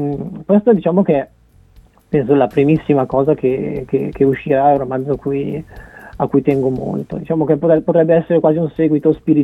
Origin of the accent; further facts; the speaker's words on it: Varese, Lombardy, Italy; born there; now in Milan, Italy; sì, sono nato a Varese, i miei genitori abitano in provincia di Varese, okay. Attualmente risiedo a Milano, insomma.